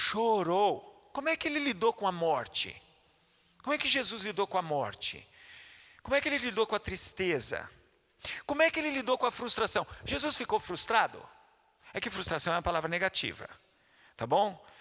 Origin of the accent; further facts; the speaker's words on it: Sorocaba, São Paulo, Brazil; Tem um caso lá na minha cidade, em Sorocaba